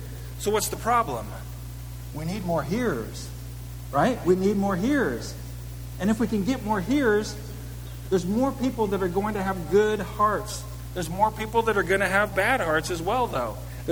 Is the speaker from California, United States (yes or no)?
yes; California, United States; now in Tennessee, United States; I'm from California, actually, not Southern South Carolina. We're from Northern California.